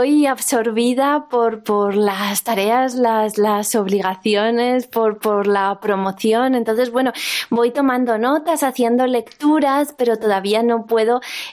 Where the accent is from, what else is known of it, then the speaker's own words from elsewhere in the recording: Zaragoza, Aragon, Spain; como zaragozana que he nacido aquí, que aquí he estudiado, he escrito todos mis libros, he encontrado el cobijo de mis primeras editoriales y de mis primeros lectores